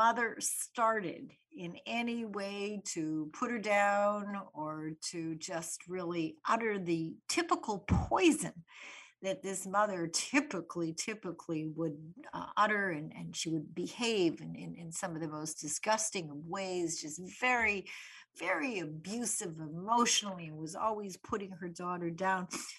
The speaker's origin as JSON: {"language": "English", "town": "Winnipeg", "region": "Manitoba", "country": "Canada", "tie": "born or raised there", "said": "When I was a little girl growing up in Winnipeg"}